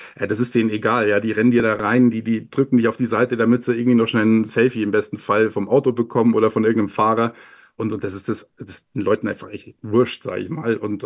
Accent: Amberg, Bavaria, Germany; born or raised there

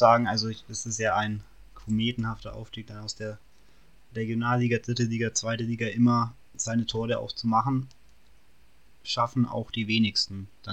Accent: Nuremberg, Bavaria, Germany; Wir sind ja aus Nürnberg

